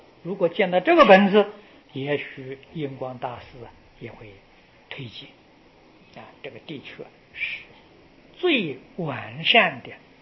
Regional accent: China

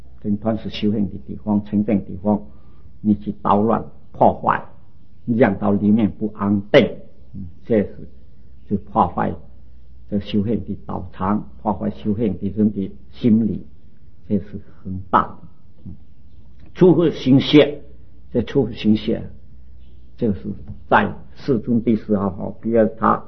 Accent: China

